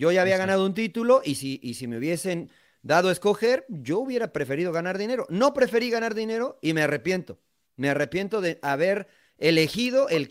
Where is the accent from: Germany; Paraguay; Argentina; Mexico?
Mexico; Mexico City; soy de Ciudad de México.